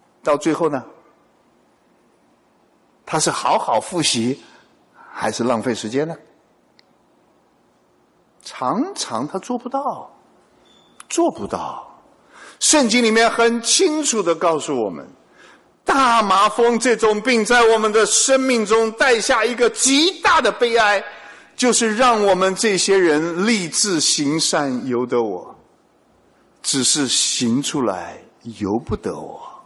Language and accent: Chinese; China; 我们中国人很容易解释这个话，我们怎么说呢？